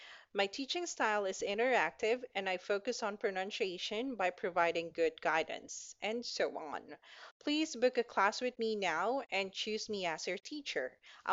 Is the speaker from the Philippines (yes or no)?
yes; Philippines; I am from the Philippines.